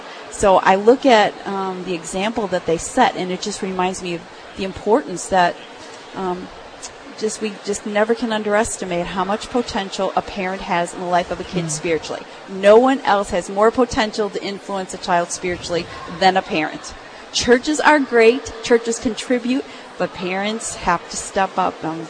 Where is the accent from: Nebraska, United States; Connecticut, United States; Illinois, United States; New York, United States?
Illinois, United States; Chicago; I actually grew up in Chicago, Illinois, in the cold Midwest.